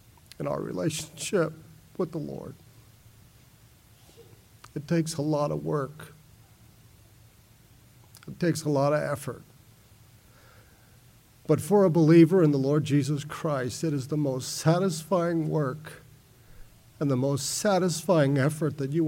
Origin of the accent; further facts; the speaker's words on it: Miami, Florida, United States; I grew up in Miami, Florida